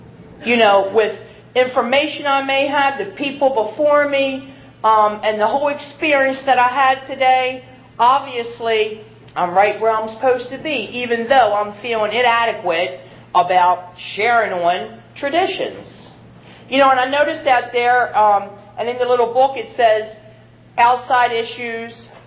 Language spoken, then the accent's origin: English; Baltimore, Maryland, United States; And I'm from Baltimore, Maryland.